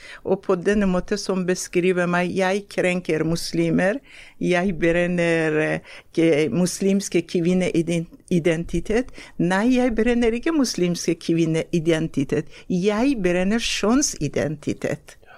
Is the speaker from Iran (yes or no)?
yes; Iran; Norwegian is a second language; now in Norway; det er så voldsomt for meg som jeg kommer fra Iran og kommer til i Norge